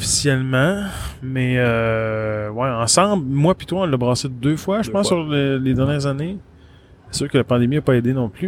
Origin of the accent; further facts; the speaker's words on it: Alma, Quebec, Canada; parce que j'y suis jamais allé, puis je viens de l'Alma.